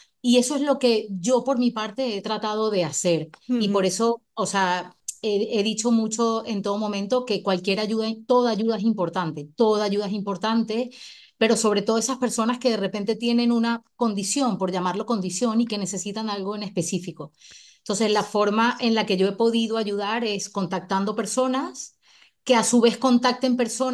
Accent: Argentina; now in Valencia, Spain; Yo soy de Argentina, llegué acá en marzo, no conozco la zona

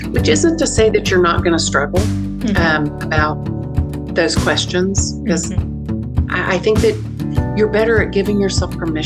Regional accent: Massachusetts, United States; born there; So he was stationed out of Massachusetts. That's why I was born up there.

